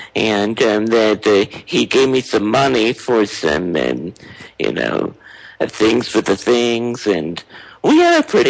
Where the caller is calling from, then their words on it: Illinois, United States; I'm in Illinois.